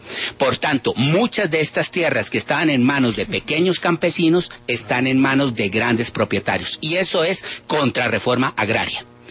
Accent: Colombia; Nosotros como colombianos

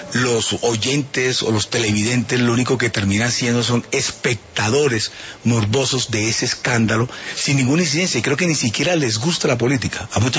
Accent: Colombia

